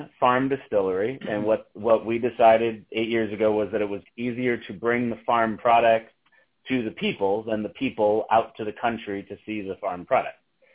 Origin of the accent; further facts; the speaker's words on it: Rochester, New York, United States; also born or lived in Washington, D.C.; Yeah, so I am actually originally from Rochester, New York. I was born and raised here, moved away for college and landed in Washington, D.C., where I was an accountant.